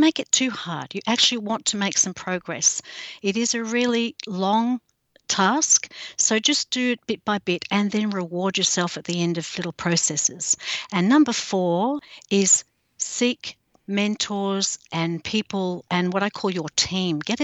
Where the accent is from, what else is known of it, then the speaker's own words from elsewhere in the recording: Australia; I'm an author from Australia.